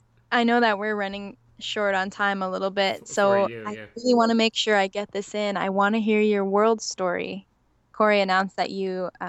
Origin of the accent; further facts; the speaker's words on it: Canada; because we are both Canadian and in the same relative age and geographics